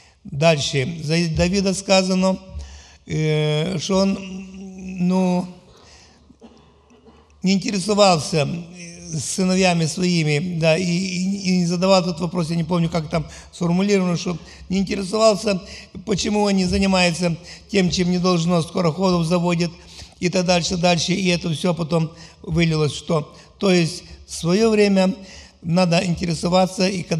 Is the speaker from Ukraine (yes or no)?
yes; Ukraine; Я с Украины, с Одесского объединения.